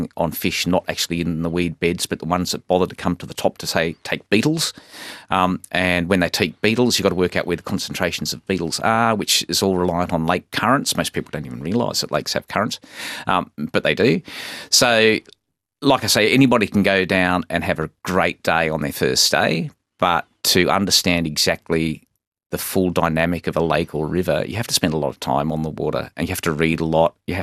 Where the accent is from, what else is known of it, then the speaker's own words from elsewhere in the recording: Orford, Tasmania, Australia; I grew up in Orford, actually, so just on the mainland opposite Maria Island, and my father was a cray fisherman